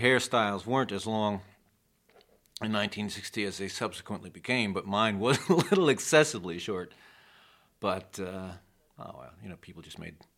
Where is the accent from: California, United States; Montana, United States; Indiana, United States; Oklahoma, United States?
Oklahoma, United States; also born or lived in Chicago; I have a resolutely middle-class background. I was born in Chicago, raised in Oklahoma. Went to University of Oklahoma.